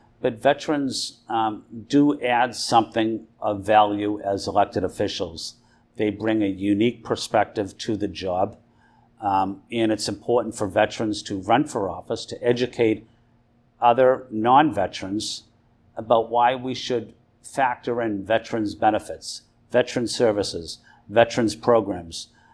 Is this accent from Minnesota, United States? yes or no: no; Boston, Massachusetts, United States; That's not how I was raised in South Boston.